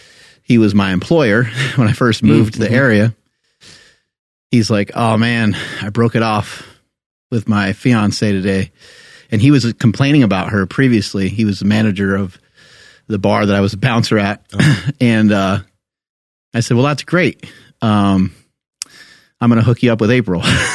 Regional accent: New York, United States; I said, well, I'm originally from New York. And he's like, well, what are you doing here? And I was like, well, I married a girl that's from here.

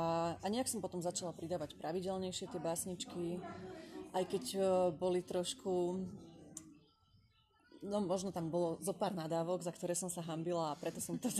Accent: western Slovakia, Slovakia; Pochádzam zo západného Slovenska, ale viac by som to asi nekonkretizovala.

